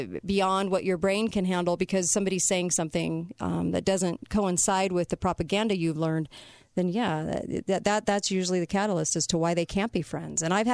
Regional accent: California, United States; I came from California and had a lot of leftist progressive friends.

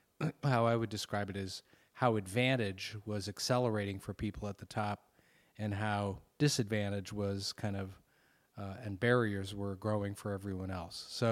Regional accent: Detroit, Michigan, United States; I think I was affected as a young person growing up in the Detroit area

